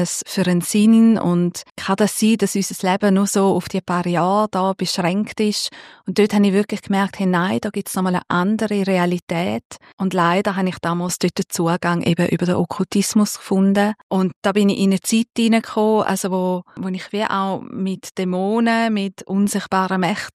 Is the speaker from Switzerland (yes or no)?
yes; Graubünden, Switzerland; Also aufgewachsen bin ich wirklich als Bauernmädchen in den Bündner Bergen.